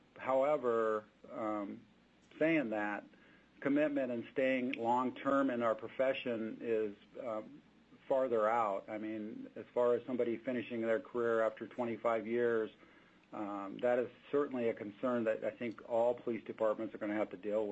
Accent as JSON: {"language": "English", "town": "Sitka", "region": "Alaska", "country": "United States", "tie": "born or raised there", "lives_now": "Juneau, United States", "said": "I was born and raised in Sitka, Alaska"}